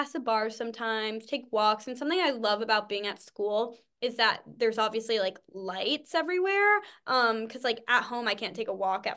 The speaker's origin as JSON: {"language": "English", "region": "New England", "country": "United States", "said": "because I'm from New England. Like, I love fall."}